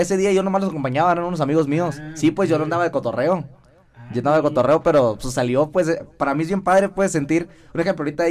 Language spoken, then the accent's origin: Spanish; Monclova, Coahuila, Mexico; Yo soy de Monclova, Coahuila, originario de allá, pues.